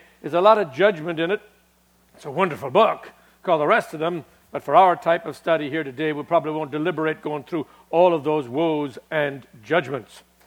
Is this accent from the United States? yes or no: yes; United States; one of our very own, I'm an American